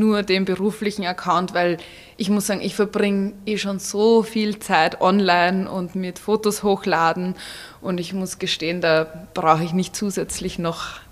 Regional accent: Vienna, Austria; eigentlich bin ich in Wien aufgewachsen und geboren und ich mag Wien auch wirklich sehr gerne

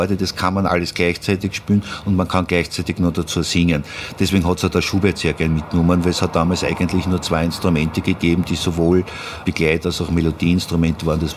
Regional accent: Vienna, Austria; Und irgendwann damit bin ich dann halt als Wiener natürlich auf die Contra-Gitarre gekommen.

